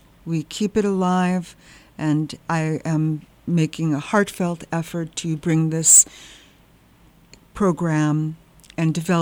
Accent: New York City, New York, United States; But I remember growing up in the Village as a child, and everybody was wearing something unique and creative

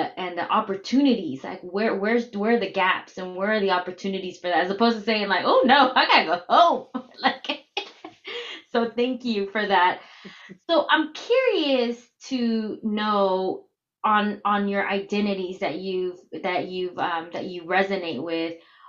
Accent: Houston, Texas, United States; I would always say, oh yeah, I was born and raised in Houston.

